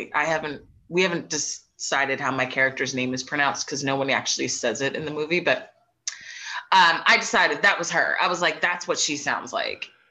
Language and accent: English; Pennsylvania, United States; I'm actually from the Philly suburbs, if you couldn't tell from how I sound.